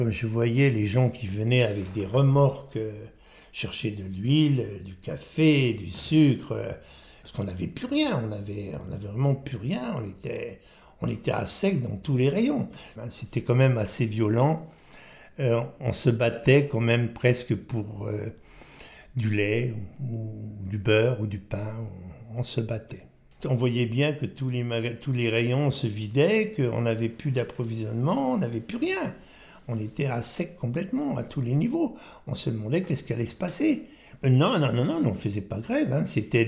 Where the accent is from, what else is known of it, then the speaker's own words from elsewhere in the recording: Vitry-le-François, Grand Est, France; born there; Oui, je suis né à Vitry-François, dans la Marne. Le 29 août 1945.